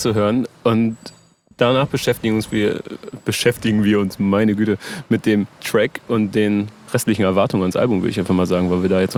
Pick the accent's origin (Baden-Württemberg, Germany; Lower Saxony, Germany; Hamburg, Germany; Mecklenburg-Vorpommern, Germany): Lower Saxony, Germany; ich komme aus der Nähe von Oldenburg